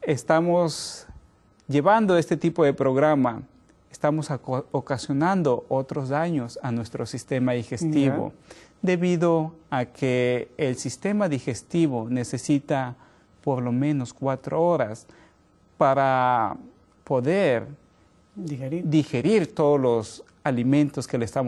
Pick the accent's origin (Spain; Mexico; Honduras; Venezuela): Mexico; en mi caso, yo soy mexicano